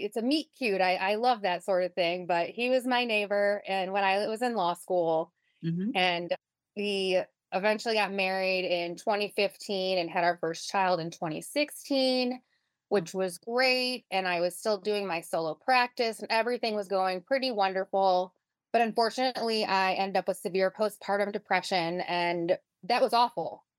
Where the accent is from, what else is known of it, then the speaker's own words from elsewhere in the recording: Cleveland, Ohio, United States; So I am from Cleveland, Ohio, which I am very proud of, which is why I mention it. And I grew up in Cleveland proper